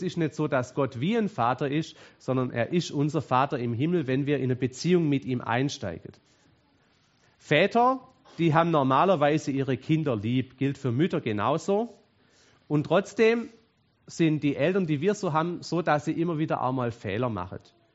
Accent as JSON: {"language": "German", "region": "Baden-Württemberg", "country": "Germany", "said": "Jetzt, als Schwabe ist man ja auch ein bisschen langsamer."}